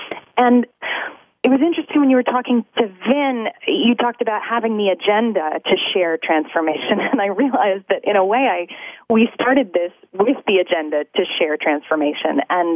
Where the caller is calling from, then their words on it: Brooklyn, New York, United States; From Brooklyn, New York.